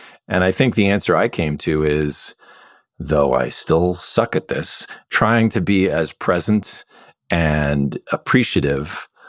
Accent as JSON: {"language": "English", "region": "Midwest", "country": "United States", "tie": "born or raised there", "said": "I grew up in the Midwest"}